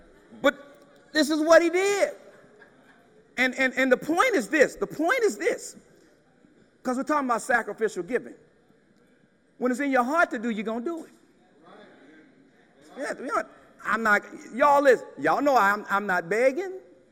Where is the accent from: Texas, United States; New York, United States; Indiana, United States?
Texas, United States; And y'all, back in the day, I'm from Texas.